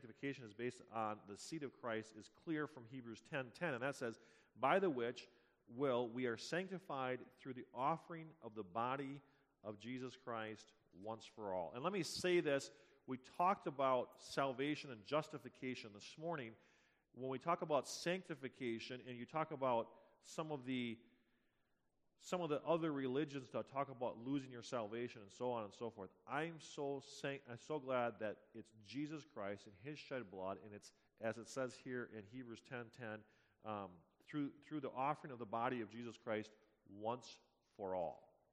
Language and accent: English; United States; Now, I'm an American. I bleed red, white, and blue.